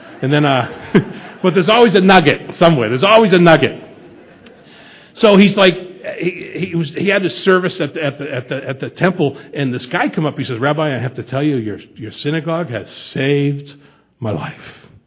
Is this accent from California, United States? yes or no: no; Boston, Massachusetts, United States; Where are you from? I'm from Boston. And then they made me say every word that ended with ah, right?